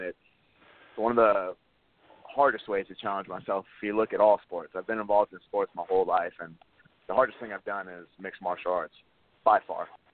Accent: Stockton, California, United States; I mean, I grew up in Stockton, California. So just, you know, the area, it was always a little rougher mentality.

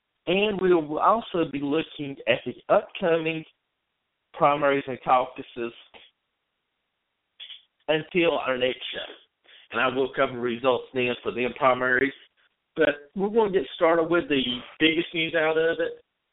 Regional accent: North Carolina, United States; And in my home state of North Carolina, Trump took 40.2, 29 delegates.

